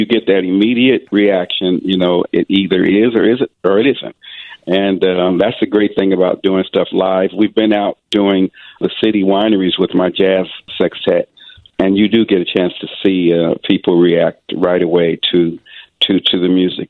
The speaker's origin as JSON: {"language": "English", "town": "Denver", "region": "Colorado", "country": "United States", "said": "because I'm from Denver, Colorado"}